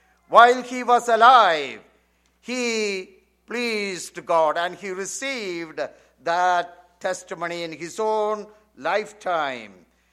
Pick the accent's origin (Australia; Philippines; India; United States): India; growing up in India, in the Indian assemblies